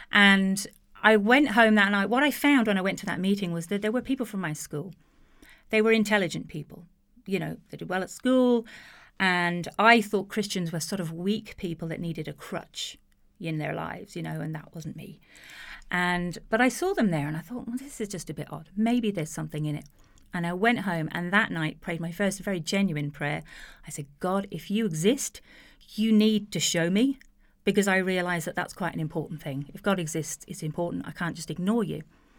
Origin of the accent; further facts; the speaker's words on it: United Kingdom; now in Ireland; I am not from the island of Ireland. My accent might wander around a bit because I have lived in a lot of different places. But I was brought up in the UK to what a lot of Irish people find a rather strange concept in a family that had no faith at all.